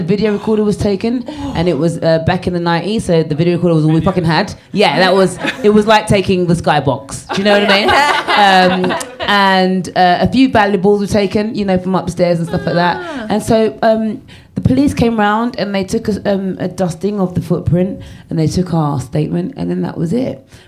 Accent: Jamaica; I am a Jamaican, doesn't like spicy food.

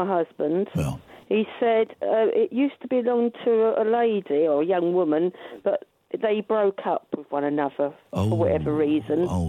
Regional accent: Holland-on-Sea, East of England, United Kingdom; Yeah, I'm from Holland-on-Sea, Essex.

